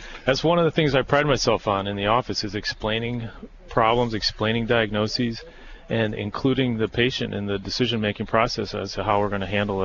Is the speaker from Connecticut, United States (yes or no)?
no; Whitefish Bay, Wisconsin, United States; I'm a cheesehead. I was born in Wisconsin. In fact, Whitefish Bay, born and raised.